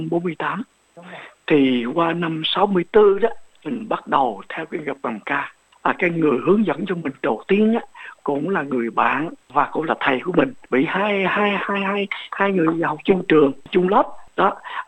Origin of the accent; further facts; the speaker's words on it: An Hoa, Tay Ninh, Vietnam; born there; mình là sinh quán ở xã An Hòa, huyện Trảng Bàng, tỉnh Tây Ninh.